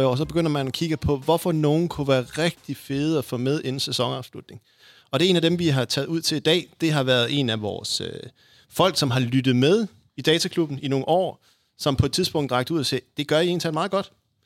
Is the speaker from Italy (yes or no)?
no; Jutland, Denmark; jeg kommer jo fra Mørke Jylland